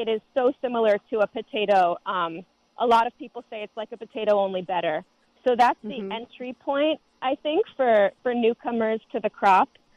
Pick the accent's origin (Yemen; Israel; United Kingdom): Israel; I'm originally from Israel, which has a really strong co-op sector